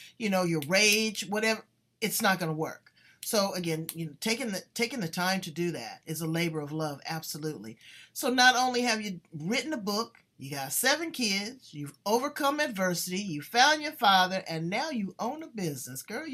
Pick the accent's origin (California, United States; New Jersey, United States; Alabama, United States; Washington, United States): California, United States; Los Angeles; I'm not down on the drug dealers. I'm from South Central LA. I've seen it.